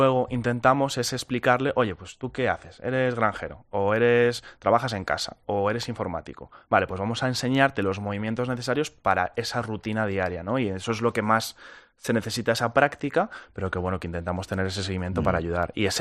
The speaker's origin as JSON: {"language": "Spanish", "town": "Aluche", "region": "Community of Madrid", "country": "Spain", "said": "sobre todo porque yo soy de Aluche"}